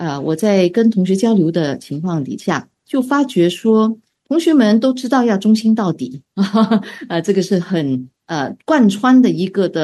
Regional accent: Singapore; 我是土生土长的新加坡人

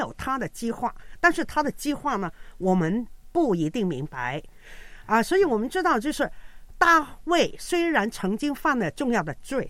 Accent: China; 但我们中国人呢、啊、是迷信啊

